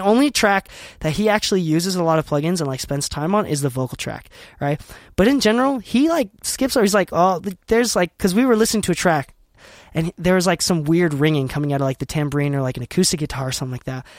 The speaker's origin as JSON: {"language": "English", "region": "Utah", "country": "United States", "said": "so I'm from Utah, currently based in Utah. And because I am not in a big city, one of the big major music cities"}